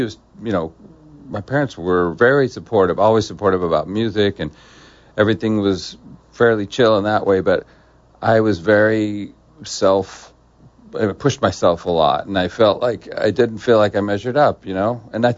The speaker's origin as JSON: {"language": "English", "region": "California", "country": "United States", "tie": "born or raised there", "said": "I grew up in Orange County, and my parents were pretty well off and, you know, upper middle class."}